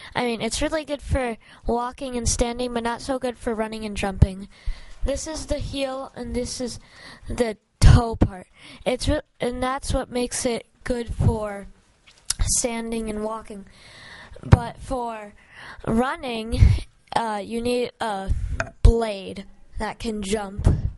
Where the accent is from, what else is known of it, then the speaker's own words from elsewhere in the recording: Seward, Alaska, United States; from Seward, Alaska.